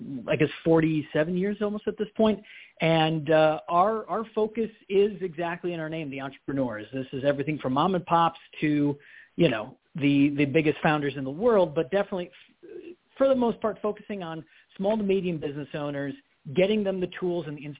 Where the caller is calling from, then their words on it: Brooklyn, New York, United States; Brooklyn, New York.